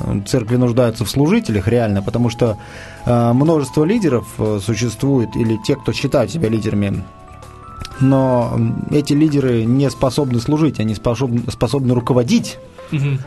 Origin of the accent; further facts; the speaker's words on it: Tashkent Region, Uzbekistan; Да, я из солнечного Узбекистана. В Узбекистане я родился и вырос, в Ташкентской области.